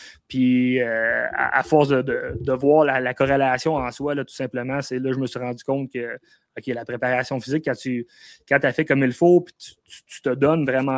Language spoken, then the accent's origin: French; Quebec, Canada; Puis on s'entend que je viens de l'Abitibi. Fait que du monde, des connaissances dans le coin de Montréal, j'en avais pas.